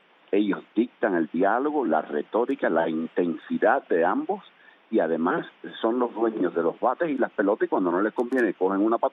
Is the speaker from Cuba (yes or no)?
yes; Cuba; nosotros como cubanos, todos, me incluyo